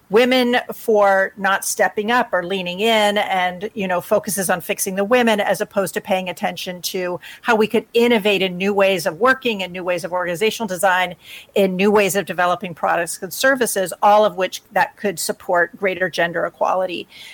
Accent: United States; now in Canada; And I'm an American. I live in Canada. I'm an immigrant to Canada.

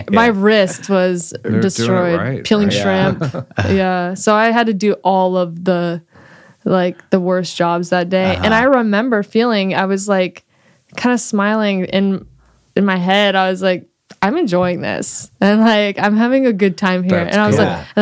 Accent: Portland, Oregon, United States; I'm from Portland.

